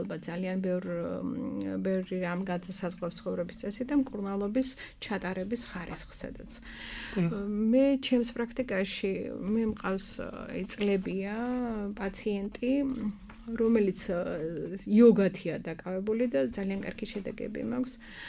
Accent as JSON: {"language": "Georgian", "town": "Batumi", "region": "Adjara", "country": "Georgia", "said": "თქვენ ალბათ ყველანი ბათუმელები ვართ"}